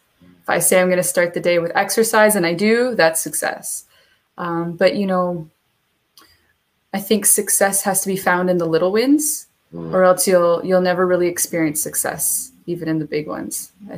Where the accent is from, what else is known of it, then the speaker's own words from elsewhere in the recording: Brights Grove, Ontario, Canada; born there; So I'm from Canada. I was born in Brightsgrove, Ontario, which is a small little gem.